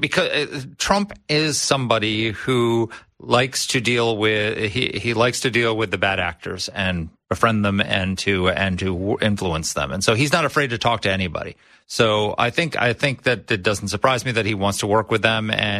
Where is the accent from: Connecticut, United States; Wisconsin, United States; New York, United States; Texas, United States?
New York, United States; New York City; So my favorite mayor growing up in New York City was Ed Koch.